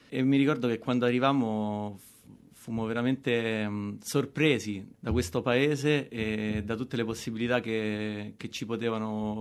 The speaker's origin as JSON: {"language": "Italian", "town": "Latina", "region": "Lazio", "country": "Italy", "said": "Ho 29 anni e vengo da Latina, una piccola città vicino a Roma."}